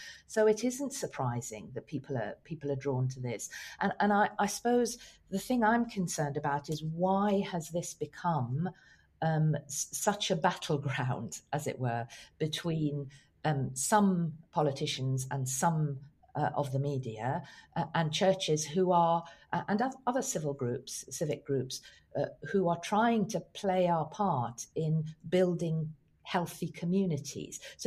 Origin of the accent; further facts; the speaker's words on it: Iran; I come from Iran myself originally